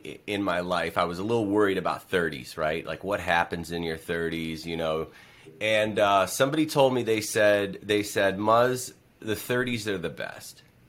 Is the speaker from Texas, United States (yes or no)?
no; New York, United States; now in Miami, United States; I wouldn't say it's my hometown, but you know, I'm really a New Yorker at heart.